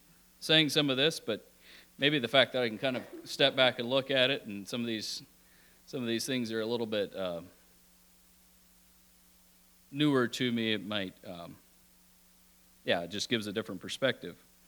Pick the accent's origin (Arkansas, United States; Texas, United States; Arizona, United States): Arkansas, United States; also born or lived in El Salvador; now in Kansas, United States; I grew up in Arkansas, and you know, my parents were mom was from Ohio, dad from Indiana, and then we ended up in El Salvador, and then we happened to come to Kansas for a few months 9 years ago